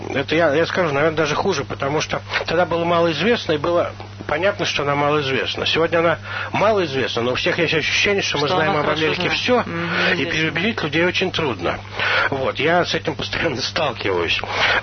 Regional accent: Moscow, Russia; когда я рос в Москве, так сказать, я знал, что я конкурирую с теми, у кого есть московская прописка.

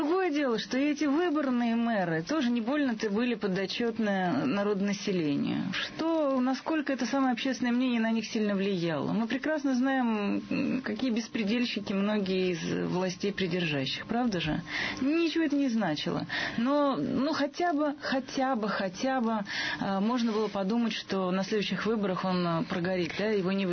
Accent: Moscow, Russia; Я москвич.

